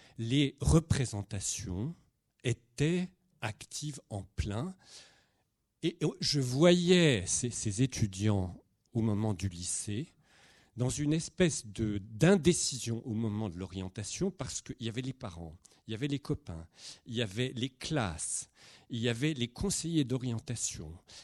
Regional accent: Algeria; first language Kabyle and Arabic; French is a second language; tout a commencé en Algérie, mon pays natal. Je suis le fruit, amer ou sucré, je ne sais, d'un pluriculturalisme des plus beaux. Mon père est kabyle, ma mère est arabe.

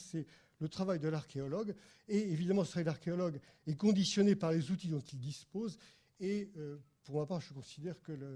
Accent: Aix-en-Provence, Provence-Alpes-Côte d'Azur, France; Alors, moi, je suis d'Aix-en-Provence et à Aix, nous avons un tunnel d'aqueduc qui est remarquable

